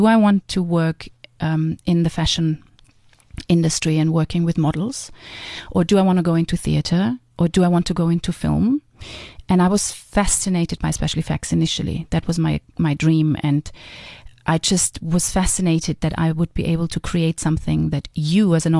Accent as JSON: {"language": "English", "town": "Graz", "region": "Styria", "country": "Austria", "tie": "born or raised there", "second_language": "English", "said": "From Graz in Austria, yeah."}